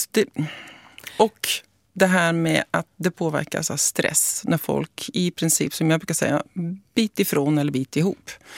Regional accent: Norway; det är skillnad på Norge och Sverige för jag är norsk.

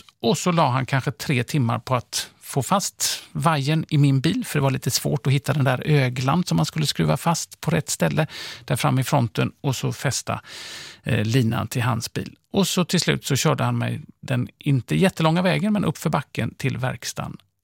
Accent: Skåne, Sweden; för jag är från Skåne

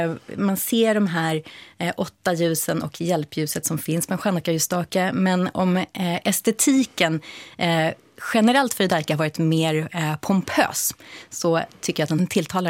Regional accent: Sweden; Men vad vet vi som svenskar egentligen om den här kulturen och minoriteten?

